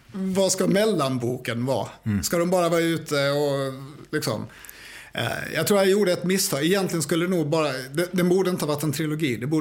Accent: Stockholm, Stockholm County, Sweden; also born or lived in Lund; Och när jag var 2 månader gammal så styrde de kosan mot Stockholm. Och sina karriärer. Så då flyttade jag till Järfälla. Och bodde på Polygonvägen 6.

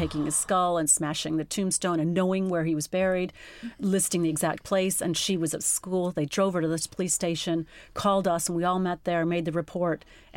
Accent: United States; now in England; especially because I'm not English and living in another country, I think they just thought, gosh, she's a paranoid American hovering helicopter worrywart parent.

